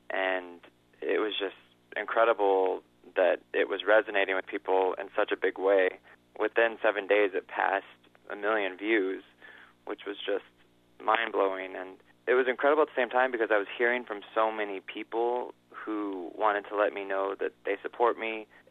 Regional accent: Kalispell, Montana, United States; It wasn't easy growing up in Kalispell, and, you know, I think it's not really easy growing up probably anywhere

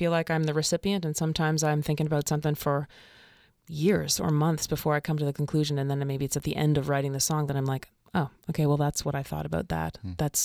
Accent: Prince Edward Island, Canada; I grew up in Prince Edward Island

